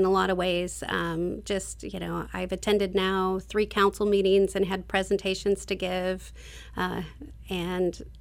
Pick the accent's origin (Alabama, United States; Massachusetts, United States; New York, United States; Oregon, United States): Oregon, United States; Before, I grew up in the Rogue Valley. I went to Eagle Point High School.